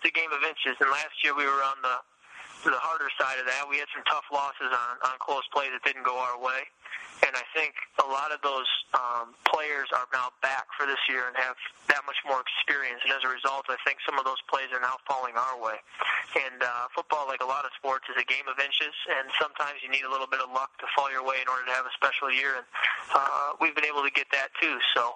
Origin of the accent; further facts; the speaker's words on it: Chicago, Illinois, United States; So I grew up a big Iowa fan growing up in Chicago and went to as many games as we could.